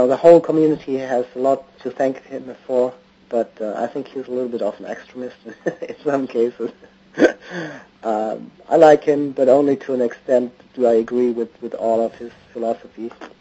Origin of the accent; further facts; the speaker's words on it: Germany; also born or lived in Toulouse, France; now in Herndon, United States; I'm from Germany originally. I came to the States in 97 and then went back to Toulouse, lived in Toulouse, southern France for 4 years, and then I'm back since 2004.